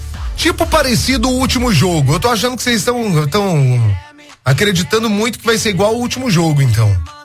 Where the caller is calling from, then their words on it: Itajubá, Minas Gerais, Brazil; sou de Itajubá.